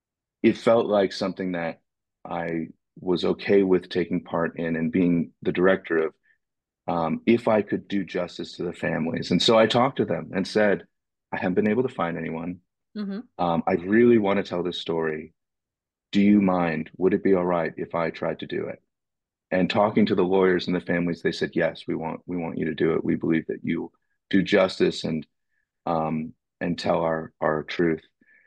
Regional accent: Boston, Massachusetts, United States; now in Chattanooga, United States; I grew up in Boston. I'm an Asian American. I moved to Chattanooga in 2019.

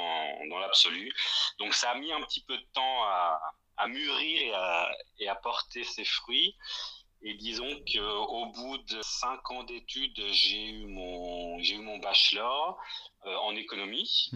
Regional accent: Bois-Guillaume, Normandy, France; moved away as an adult; now in Germany; je suis originaire de Bois-Guillaume, qui est une petite ville à côté de Rouen, en Normandie. J'y suis né, j'ai grandi là-bas, j'ai donc passé mon bac là-bas, et ensuite j'ai décidé de faire le grand saut et de venir faire mes études en Allemagne.

